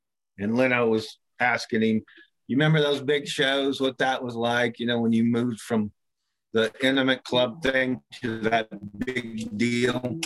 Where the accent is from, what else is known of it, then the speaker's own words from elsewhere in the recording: Pampa, Texas, United States; are you really from Pampa, Texas? And I'm like, yeah.